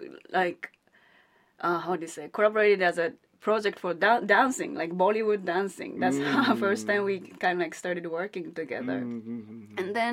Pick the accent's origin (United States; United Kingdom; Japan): Japan; Tokyo; English is a second language; I'm from Tokyo, Japan.